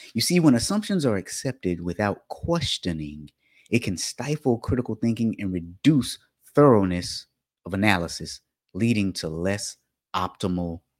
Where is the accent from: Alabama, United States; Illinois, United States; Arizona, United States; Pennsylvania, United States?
Alabama, United States; Montgomery; most of you knew that I grew up in Alabama, Montgomery to be exact.